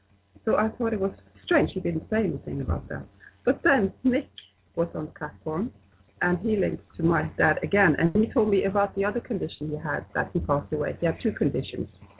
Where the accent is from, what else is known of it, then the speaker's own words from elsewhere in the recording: Bergen, Vestland, Norway; English is a second language; I'm from Bergen, Norway.